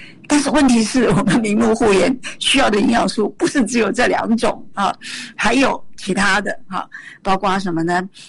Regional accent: Taiwan; 我们在台湾，我们台湾人呢、啊，很糟糕的、啊，从小很多人就四眼田鸡

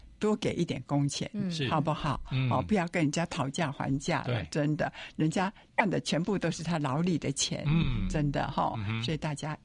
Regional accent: Taiwan; 我们台湾人大部分早上都吃稀饭

